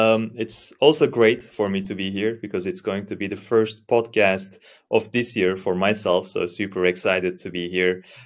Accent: Istanbul, Turkey; now in Germany; So I'm from Istanbul, Turkey, moved to Germany 5 years ago, and I'm a digital product manager.

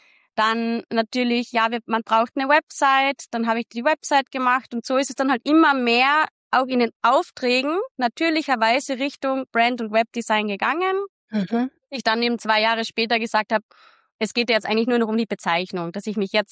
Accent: Austria; now in Portugal; bin ursprünglich aus Österreich, lebe aber heute schon seit vielen Jahren, seit circa 8 Jahren in Portugal

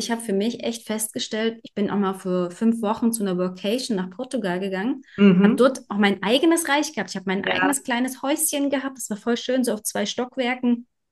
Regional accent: Germany; now in Switzerland; Deutschland verlassen und habe immer behauptet, die Schweiz wäre meine Wahlheimat. Und in Deutschland ist meine Heimat, aber ich würde jetzt nicht mehr sagen, Deutschland ist meine Heimat.

